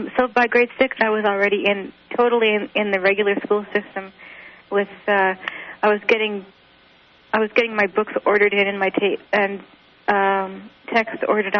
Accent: Calgary, Alberta, Canada; born or raised there; also born or lived in Saskatoon

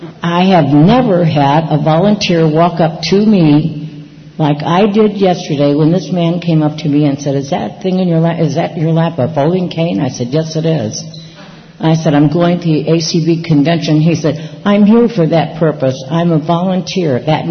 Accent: California, United States; I just want you to know, Chris, as a Californian, all of you, that I really practiced restraint last night

